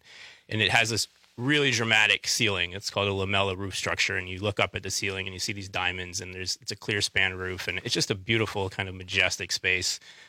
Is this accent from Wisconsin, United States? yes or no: yes; Madison, Wisconsin, United States; So, I'm from Madison. I grew up in that neighborhood.